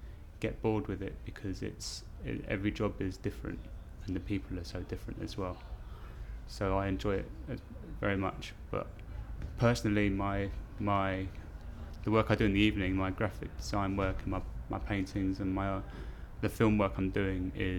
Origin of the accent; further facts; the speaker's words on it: London, United Kingdom; We'd go to London occasionally when we were kids, but most of the time it was spent in outer London, in Greater London, down in down Streatham.